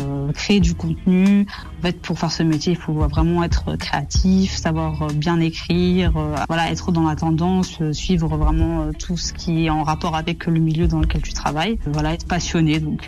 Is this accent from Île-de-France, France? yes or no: yes; Gennevilliers, Île-de-France, France; Alors j'ai grandi dans le 92 à Gennevilliers, donc je suis née là-bas et j'ai grandi là-bas, j'ai fait toutes mes études quasiment à Gennevilliers, dans un quartier qui s'appelle le quartier des Grésillons, qui est super agréable